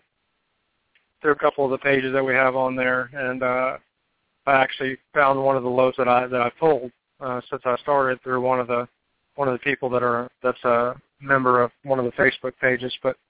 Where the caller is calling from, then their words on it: Joplin, Missouri, United States; I'm calling from Joplin, Missouri.